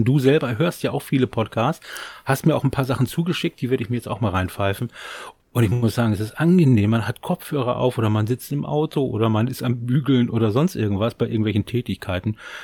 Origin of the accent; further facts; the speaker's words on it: Bramsche, Lower Saxony, Germany; ich komme aus Bramsche bei Osnabrück.